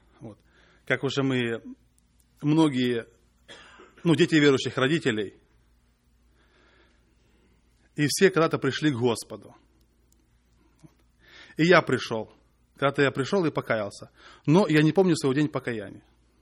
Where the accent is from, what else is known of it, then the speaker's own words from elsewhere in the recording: Russia; now in United States; И я когда так рос, потом приехал в Америку, это я еще в России